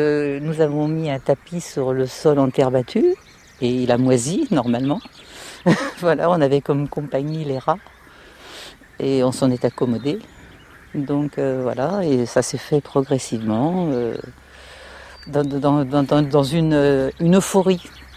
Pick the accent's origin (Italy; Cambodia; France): France; Paris, Île-de-France; born there; je suis née à Paris, j'y ai vécu très longtemps